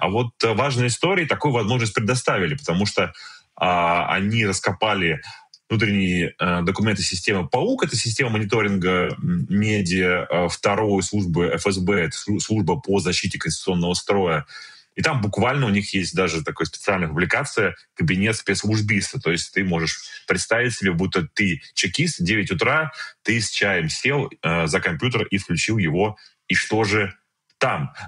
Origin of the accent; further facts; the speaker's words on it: Saint Petersburg, Russia; Потому что я как петербуржец, как петербургский журналист